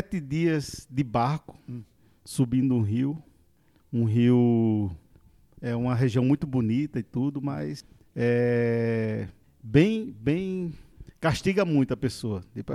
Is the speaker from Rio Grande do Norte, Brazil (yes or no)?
yes; Natal, Rio Grande do Norte, Brazil; also born or lived in Pará; now in São Paulo, Brazil; Eu sou potiguar de Natal, né? Natal, Rio Grande do Norte. Saí de Natal para ir para o Pará. Passei 6 anos no Pará